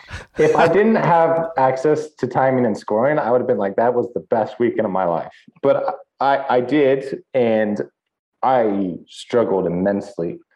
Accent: California, United States; So growing up in California, fairly close to Mexico, and I knew about the Baja 1000.

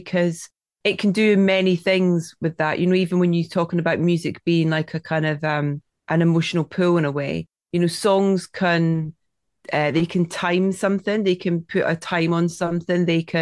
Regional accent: Scotland, United Kingdom; Yeah, you can swear as much as you like. I'm Scottish.

